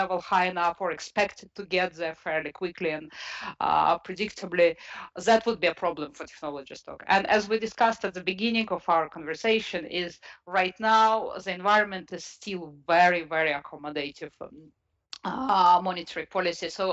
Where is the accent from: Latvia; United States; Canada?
Latvia; English is a second language; moved away; I come from Latvia and my family is in Latvia